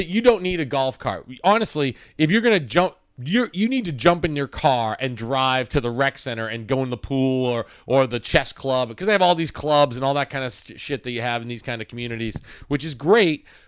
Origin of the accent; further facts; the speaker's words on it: New Hampshire, United States; he has not physically been back in the house I grew up in New Hampshire.